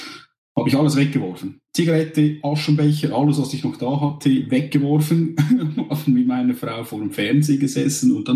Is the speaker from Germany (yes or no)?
no; Lucerne, Switzerland; Ich komme aus der schönsten Innerschweiz. Ich komme aus dem Kanton Luzern und bin eigentlich auch hier aufgewachsen, ja, in der schönen Zentralschweiz.